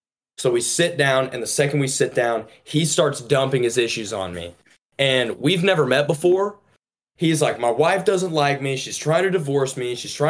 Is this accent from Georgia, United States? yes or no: yes; Georgia, United States; now in Los Angeles, United States; I'm living in Los Angeles right now, but I'm from Georgia. So I'm from the South. I'm from the Bible Belt, you know?